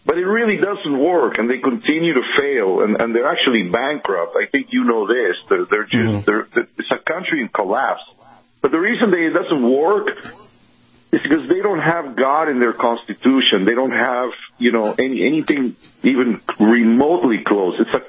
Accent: Venezuela; moved away as an adult; now in United States; when we grew up in Venezuela, we had a really good idea of what America was.

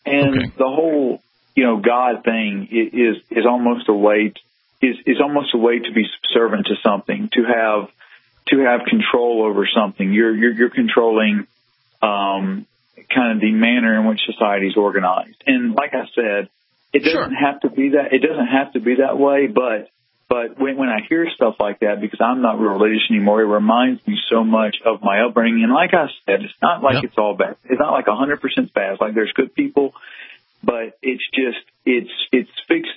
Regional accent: the South, United States; And I'm from the South originally

